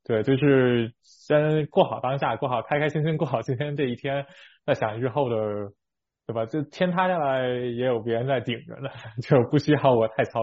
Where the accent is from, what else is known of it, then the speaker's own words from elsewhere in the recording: Beijing, China; 因为就是确实我是北京来的